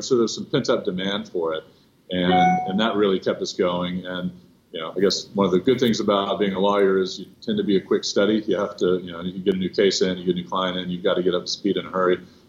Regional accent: Atlanta, Georgia, United States; also born or lived in North Carolina; You know, I grew up here in Atlanta, went to school in North Carolina.

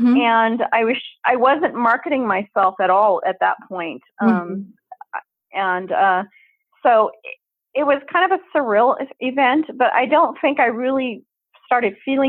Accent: California, United States; now in Independence, United States; Well, I live in Independence, Oregon, and I'm a transplant from California.

